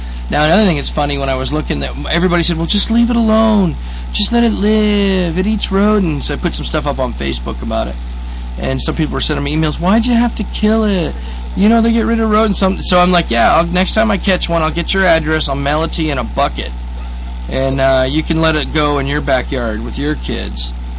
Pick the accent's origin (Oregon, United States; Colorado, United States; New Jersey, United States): Colorado, United States; we didn't have big county-run dumps where I grew up in Colorado.